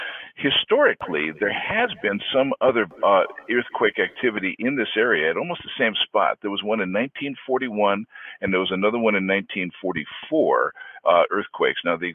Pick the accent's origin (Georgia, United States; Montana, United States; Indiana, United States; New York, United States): Montana, United States; Great Falls; I grew up in Great Falls, Montana. I know, Troy, you spent a lot of time in Montana as well. But I grew up in Great Falls.